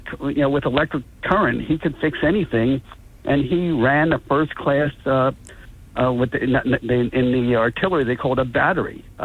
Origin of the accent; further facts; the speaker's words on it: Atlantic City, New Jersey, United States; And it is personal because growing up in Atlantic City, you know, some of, my biggest role models who really affected my life were Black men and women